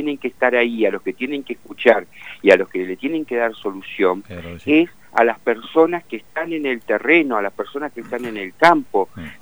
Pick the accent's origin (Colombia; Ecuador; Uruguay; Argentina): Argentina; Cutral Có, Neuquén; yo soy nacido y criado, cumplí 50 años acá en Cutralcó y conozco bien a la gente de mi pueblo.